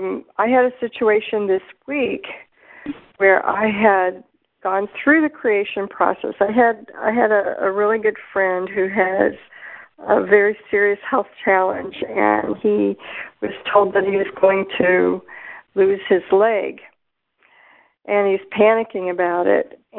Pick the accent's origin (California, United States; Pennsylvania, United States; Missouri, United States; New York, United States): Missouri, United States; St. Louis; I'm from St. Louis, but I'm actually in Florida right now.